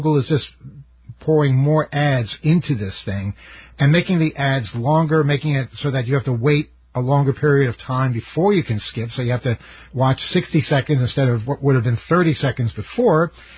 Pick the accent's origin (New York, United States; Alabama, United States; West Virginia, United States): New York, United States; Jamaica; When I was a kid, growing up in Jamaica, the one in Queens